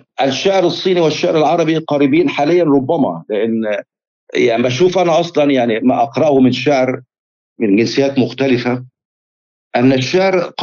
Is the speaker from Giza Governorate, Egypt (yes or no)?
yes; Giza, Giza Governorate, Egypt; born there; أنا ولدت في الجيزة، وهي يعني أنت تعرف في القاهرة والجيزة هي مدينة واحدة تقريبا يسمونها القاهرة الكبرى. ففي شارع الأهرام الطريق المؤدي إلى الأهرامات في منتصف الشارع تقريبا